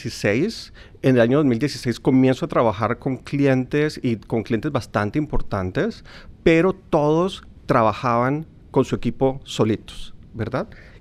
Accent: Colombia; yo como colombiano, veo todos los artistas, todo lo que está ocurriendo en Medellín

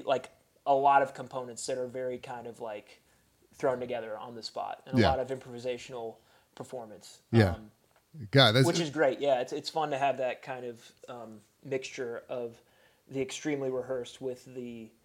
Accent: Chattanooga, Tennessee, United States; So we had a really big show in my hometown in Chattanooga

